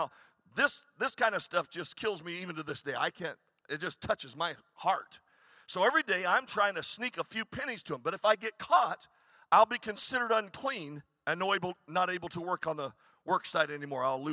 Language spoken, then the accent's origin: English; Arizona, United States; Now, I'm from Arizona. I'm not used to seeing people wadded up under cars.